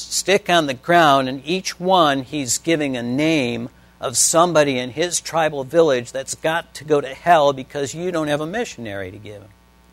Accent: Detroit, Michigan, United States; We're both from Detroit.

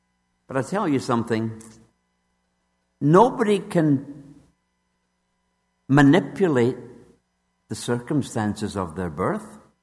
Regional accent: Scotland, United Kingdom; born there; I was born in Southern Scotland.

